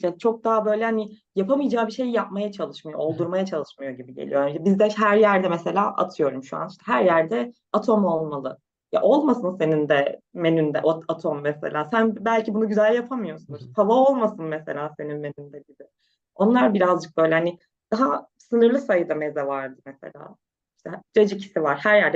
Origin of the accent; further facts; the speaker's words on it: Çanakkale, Turkey; ben Çanakkale'de büyüdüm, hep Ege tarafındaydım çocukluğumdan beri.